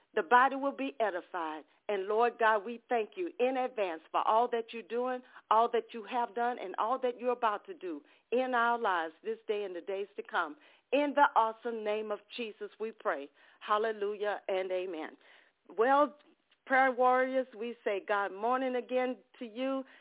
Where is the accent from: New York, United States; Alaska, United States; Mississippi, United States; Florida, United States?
Mississippi, United States; Ocean Springs; from Ocean Springs, Mississippi, and it's so good to have you all on the call this morning.